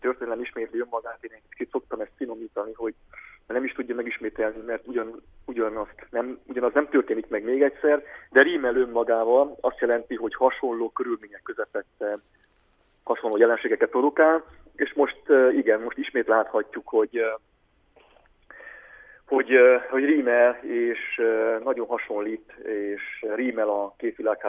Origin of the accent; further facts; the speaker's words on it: Transylvania, Romania; mi erdélyi magyarok vagyunk